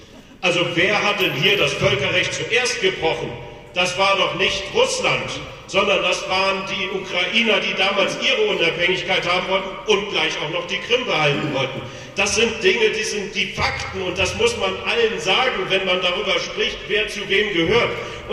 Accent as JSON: {"language": "German", "region": "Berlin", "country": "Germany", "said": "Also wir sind ja hier im schönen Schwaben in Baden-Württemberg. Ich bin aus Berlin."}